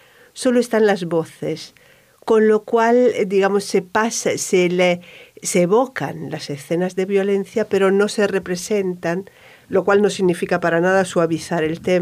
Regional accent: Rome, Lazio, Italy; Spanish is a second language; Si yo soy de Roma

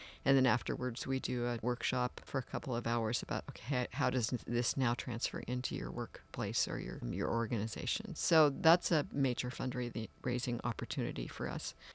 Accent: Washington, United States; now in Clatsop County, United States; I came from the Puget Sound area. We moved here about 20 years ago into Clatsop County, and I'd been around water all my life.

